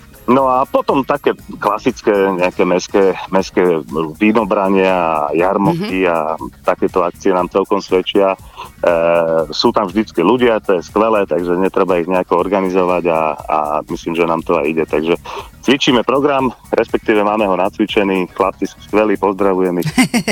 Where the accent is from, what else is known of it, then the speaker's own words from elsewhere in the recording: Žarnovica, Banská Bystrica Region, Slovakia; ja som zo Žarnovici, mestečko na strednom Slovensku a máme tu Štiavnické vrchy v okolí.